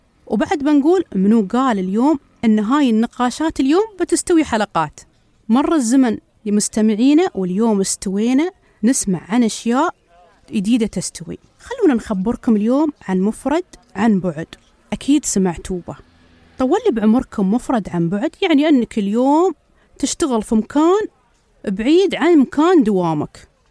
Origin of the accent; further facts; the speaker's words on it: United Arab Emirates; ولكن الحمد لله بلادنا الإمارات تعلمت من جائحة كورونا وايد